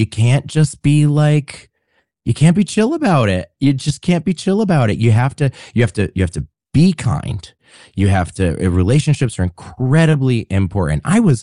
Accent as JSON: {"language": "English", "region": "Rhode Island", "country": "United States", "tie": "born or raised there", "moved": "yes", "lives_now": "New York, United States", "said": "I've actually lived in New York longer than where I was raised. I was raised in Rhode Island."}